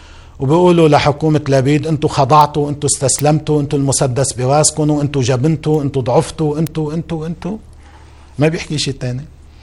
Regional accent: Lebanon; كلنا مع بعضنا كلبنانيين

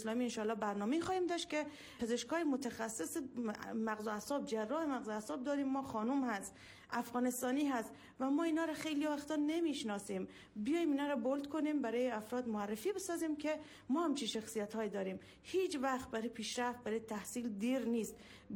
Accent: Afghanistan; وقتی من مادر پنهان کنم که من افغانستانی هستم

